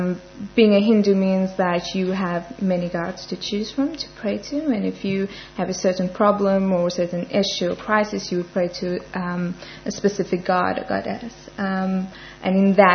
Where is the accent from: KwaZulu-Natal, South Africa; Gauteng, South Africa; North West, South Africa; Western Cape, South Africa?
Gauteng, South Africa; Johannesburg; I come from Johannesburg, a suburb called Indonesia, and it's predominantly a Muslim and a Hindu community. Basically, I've come from a devout Hindu family